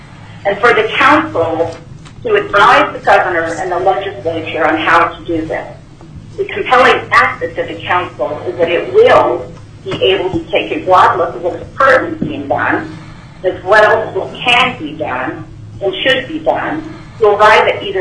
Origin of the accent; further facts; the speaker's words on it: St. Paul Island, Alaska, United States; No, I'm from St. Paul Island, the Pribilof Island.